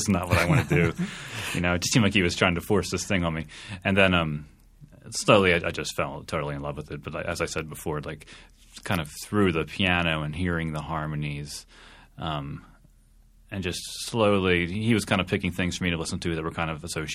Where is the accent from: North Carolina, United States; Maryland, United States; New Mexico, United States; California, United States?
Maryland, United States; Westminster; I grew up in Westminster, Maryland